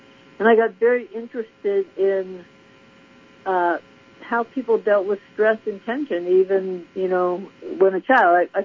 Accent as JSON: {"language": "English", "town": "Altoona", "region": "Pennsylvania", "country": "United States", "tie": "born or raised there", "said": "It was very pleasant growing up in Altoona with a lot of suburban stuff, you know, badminton in the backyard, that kind of thing. We walked to school, no one locked their doors. So it was very much a sense of community and a lovely place for a child, really."}